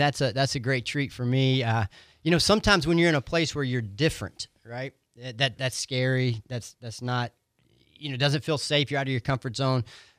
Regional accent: Grand Ridge, Florida, United States; I grew up in Grand Ridge, which is over near Tallahassee, and so we went this Saturday over to see my parents and to spend a few hours there, and we had a good time.

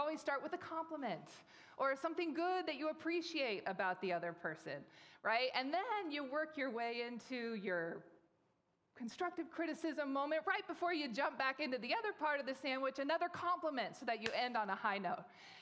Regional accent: Alaska, United States; I grew up in Alaska. We went to the same church my whole life

